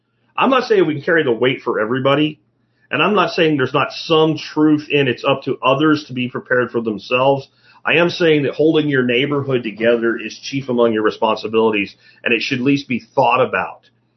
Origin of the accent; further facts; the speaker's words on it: Pennsylvania, United States; Like, where I grew up in Pennsylvania, I can't imagine the community finding out that anybody was hard on their luck